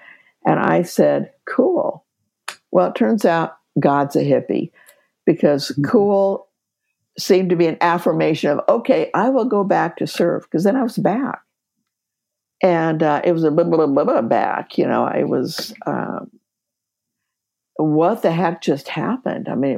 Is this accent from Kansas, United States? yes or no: yes; Kansas, United States; now in Seattle, United States; But I wound up in Seattle, Washington, which then as now is called the Emerald City. So I came from Kansas